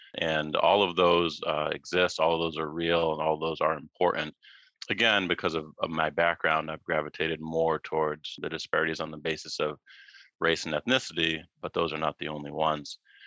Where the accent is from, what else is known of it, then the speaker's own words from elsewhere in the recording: Massachusetts, United States; And I grew up in Massachusetts.